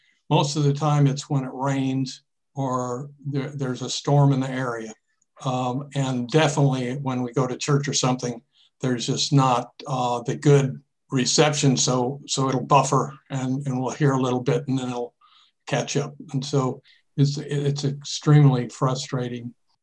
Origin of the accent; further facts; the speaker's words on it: Tallahassee, Florida, United States; I'm from Tallahassee, Florida, and my internet is sporadic.